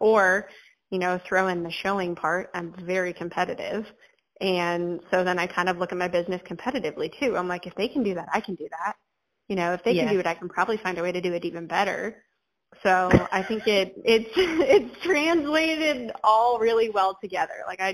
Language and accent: English; California, United States; I mean, I'm from California, and people are like, why don't you go home, or why don't you want vacation?